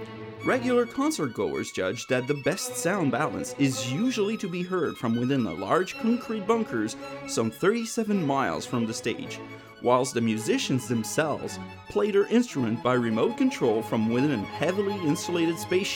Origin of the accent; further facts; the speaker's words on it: Montreal, Quebec, Canada; Where are you from? I'm from Montreal, Canada.